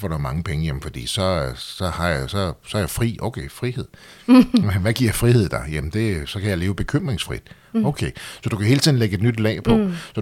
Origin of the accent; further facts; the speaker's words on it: Copenhagen, Capital Region of Denmark, Denmark; jeg er sådan en rigtig Amager-dreng. der er jo så ikke født, men er opvokset de første 10 år med liv på Torben ved Torv og senere på Amager, og er en dansk mor og en kypriotisk engelsk